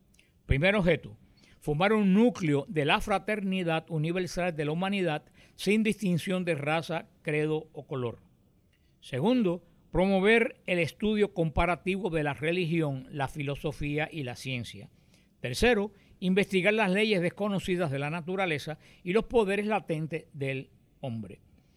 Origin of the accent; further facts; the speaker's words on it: Cuba; moved away; en lo que aquí cuando yo llegué de Cuba, un señor me lo regaló